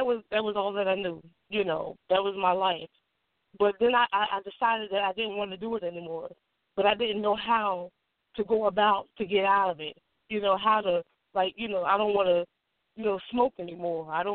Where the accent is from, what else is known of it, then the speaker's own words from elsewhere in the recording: New Jersey, United States; I grew up in New Jersey. And a part of my growing up in New Jersey, as a young teenager